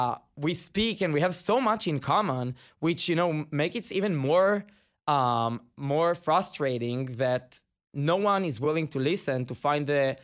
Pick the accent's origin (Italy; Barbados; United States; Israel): Israel; English is a second language; Automatically, since I'm Israeli and you can't miss it by my accent, they shut me down.